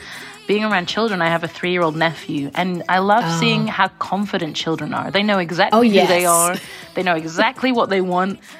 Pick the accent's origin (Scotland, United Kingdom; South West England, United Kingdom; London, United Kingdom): Scotland, United Kingdom; my father's from Zambia, my mom's from England. I grew up in Scotland